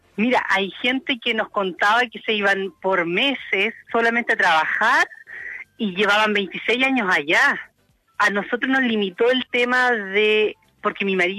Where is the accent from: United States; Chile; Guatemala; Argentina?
Chile; now in Alice Springs, Australia; yo soy de Chile, de un pueblo muy pequeño, y Alice Springs se parecía un poco a mi ciudad natal.